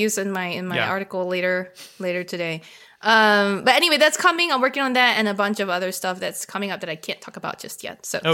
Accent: Singapore; Maybe because I grew up in Singapore and that's what I'm used to.

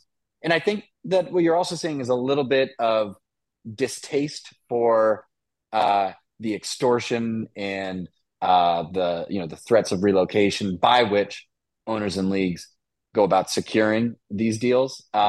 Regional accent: California, United States; Man, well, I was born and raised in the East Bay.

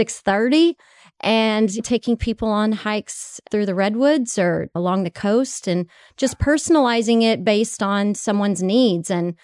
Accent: Texas, United States; now in California, United States; I grew up in Texas where, you know, it's few and far between. And you know, you don't talk about it. It's all in the closet. And then, you know, I moved to California to a legal state

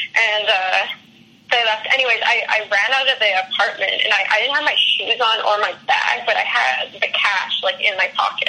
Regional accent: Canada; But I'm Canadian, so I was like, I couldn't really work

